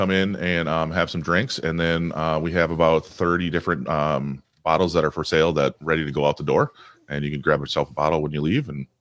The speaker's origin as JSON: {"language": "English", "town": "Madison", "region": "Wisconsin", "country": "United States", "said": "I was not, actually. I'm actually from the Madison area."}